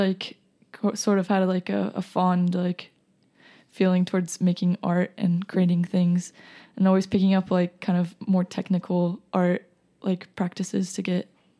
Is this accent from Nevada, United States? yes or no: yes; Las Vegas, Nevada, United States; So I come from Las Vegas, and I was actually born there.